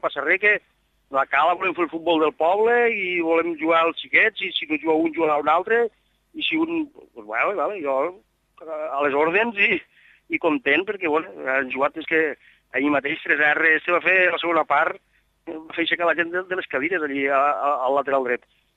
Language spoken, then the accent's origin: Catalan; L'Ampolla, Catalonia, Spain; estic molt content pel Camarles i per l'Ampolla, que és el meu poble